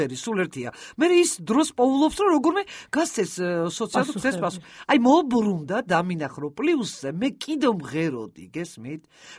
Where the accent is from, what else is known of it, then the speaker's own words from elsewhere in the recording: Tbilisi, Georgia; მე თბილისელი ვარ თვითონ, დავიბადე სოლაკში და გავიზარდე.